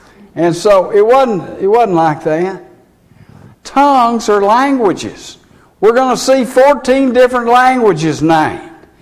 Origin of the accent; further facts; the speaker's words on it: Texas, United States; And people called and knew I was a flatlander the minute that I started talking, man. They knew I was from Texas.